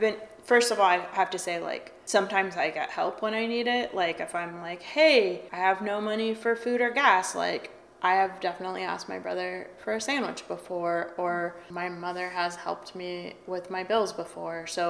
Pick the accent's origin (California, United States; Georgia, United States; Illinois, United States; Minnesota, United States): California, United States; Palo Alto; also born or lived in Mountain View; now in San Francisco, United States; Like I grew up in the South Peninsula, like in Palo Alto and Mountain View, and moved to San Francisco in 2004.